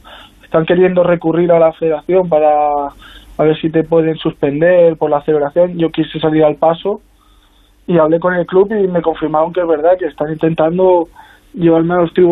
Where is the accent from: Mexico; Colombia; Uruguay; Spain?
Spain; como yo siendo español, yo no había celebrado así